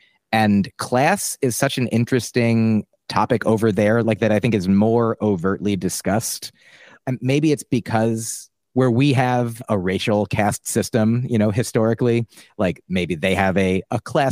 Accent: New Jersey, United States; so I was raised in New Jersey outside of New York City by like a half hour, an hour.

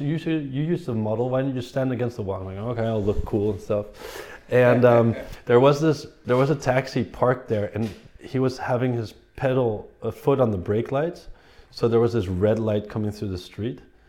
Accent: Ireland; we kind of want to do something in Europe, because we're Irish and we have Irish passports

